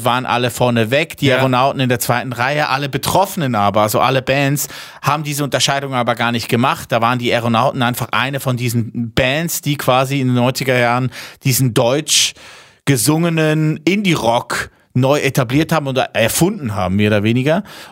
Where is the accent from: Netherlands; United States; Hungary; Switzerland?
Switzerland; Lucerne; Also ich bin ein Luzerner also aus der Mitte von der Schweiz.